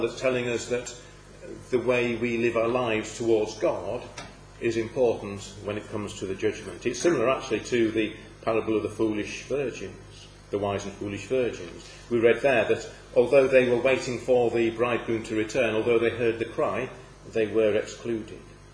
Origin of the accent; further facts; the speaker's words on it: United Kingdom; We actually lose something a little, perhaps, in our understanding of that as British people, because, as the illustration shows there, sheep and goats look very different in this country, don't they?